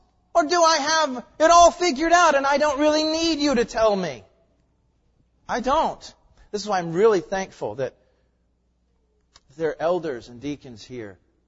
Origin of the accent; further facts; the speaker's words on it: Tennessee, United States; I know I'm from Tennessee.